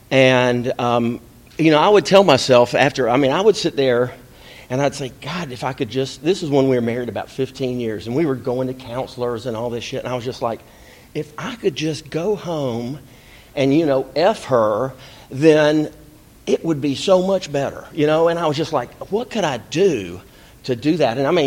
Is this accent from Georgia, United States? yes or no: yes; Atlanta, Georgia, United States; I'm an alcoholic. I'm from Atlanta, Georgia.